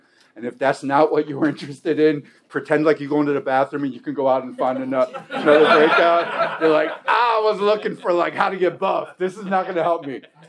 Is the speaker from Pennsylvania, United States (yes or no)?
yes; Philadelphia, Pennsylvania, United States; Philly's my hometown. So I when I heard there's a Philly contingent, yeah, I spent a good amount of my formative time in West Philly, so I got a particular affection.